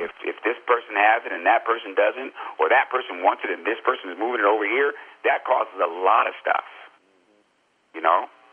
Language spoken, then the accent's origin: English; United States; And when I say our fellow American, me being an American, and then you go dash African American